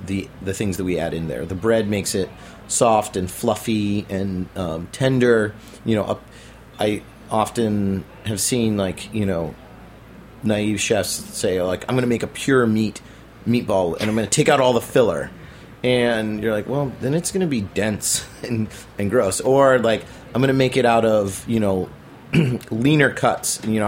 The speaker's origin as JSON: {"language": "English", "town": "Sacramento", "region": "California", "country": "United States", "tie": "born or raised there", "said": "So they chose Sacramento, which is my hometown where I grew up, to do this very high-end, upscale Japanese restaurant."}